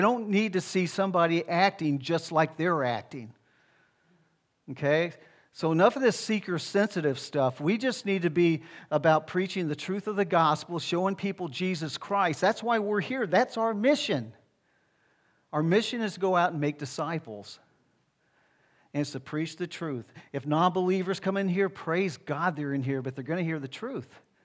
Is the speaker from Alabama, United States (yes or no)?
yes; Alabama, United States; When I was growing up in Alabama, my grandfather used to have these hog kills or hog slaughters about twice a year.